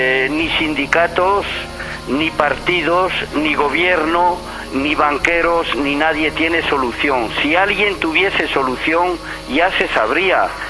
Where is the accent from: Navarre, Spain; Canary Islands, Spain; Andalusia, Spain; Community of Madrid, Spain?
Navarre, Spain; en mi tierra, en la ribera de Navarra